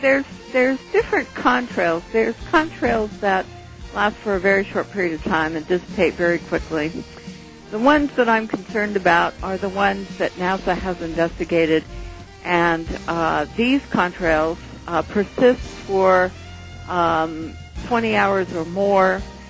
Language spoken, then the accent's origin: English; California, United States; what happened to our deep blue skies that I grew up with here in Mendocino County.